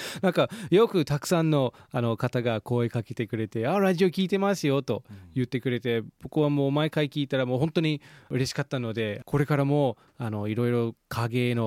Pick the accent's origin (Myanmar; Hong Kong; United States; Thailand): United States; Japanese is a second language; now in Japan; 僕はアメリカ人と奥さんは日本人で、